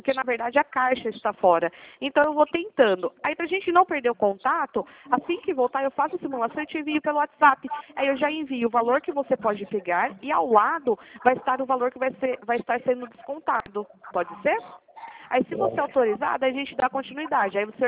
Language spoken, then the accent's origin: Portuguese; Piracicaba, São Paulo, Brazil; Eu sou de Piracicaba, é um pouquinho longe.